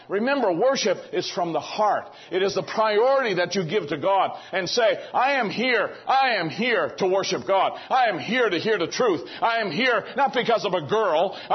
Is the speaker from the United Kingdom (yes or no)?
yes; United Kingdom; I'm British enough still to remember how the Black Watch would come down through our street whenever we'd have a parade.